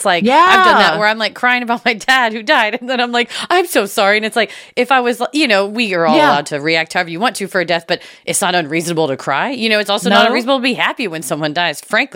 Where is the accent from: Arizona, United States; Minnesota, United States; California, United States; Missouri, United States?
Missouri, United States; Near my hometown in Missouri, there is a city called St. Charles